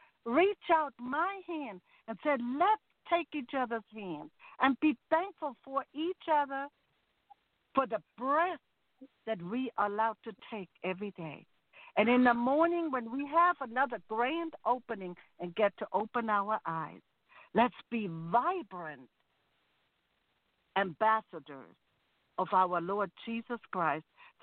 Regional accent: Germany; now in United States; not just here in the United States, as you can hear. I'm originally from Germany

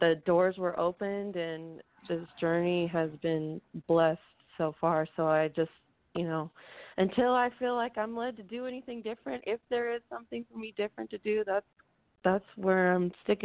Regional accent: Salem, Oregon, United States; I'm from Salem, Oregon.

